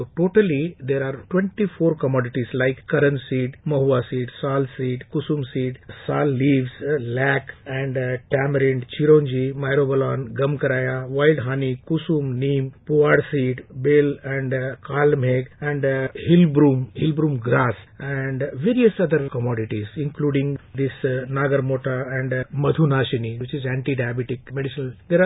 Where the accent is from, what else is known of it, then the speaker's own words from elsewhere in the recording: Telangana, India; I come from Banjara tribal community from Telangana, being a tribe and serving the tribe.